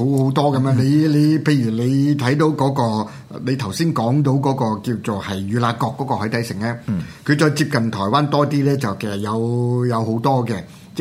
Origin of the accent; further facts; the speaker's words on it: Hong Kong; 咁我哋香港人啊好開心啊！